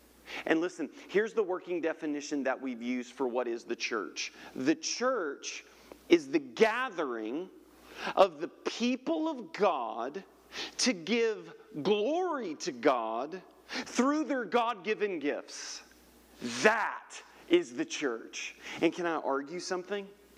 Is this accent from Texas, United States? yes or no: yes; Dallas, Texas, United States; born there; I was born in Dallas. I can say that, right?